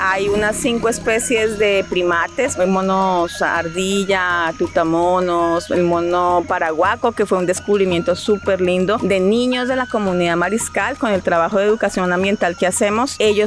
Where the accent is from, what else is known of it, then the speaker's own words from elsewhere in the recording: Colombia; now in Ecuador; yo soy de origen colombiano y ya llevo 24 años viviendo aquí en la Amazonía ecuatoriana.